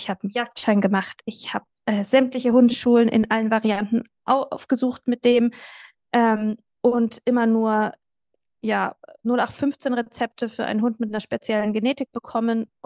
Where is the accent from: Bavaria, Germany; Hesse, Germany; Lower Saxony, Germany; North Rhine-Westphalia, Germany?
Bavaria, Germany; Ich komme aus Franken